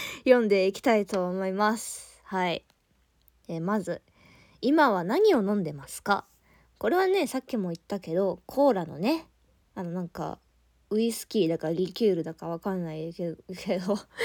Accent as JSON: {"language": "Japanese", "region": "Kansai", "country": "Japan", "tie": "born or raised there", "said": "私ね、地元が関西なんですよ。ね、関西って結構ね、お祭りとかもね、あって"}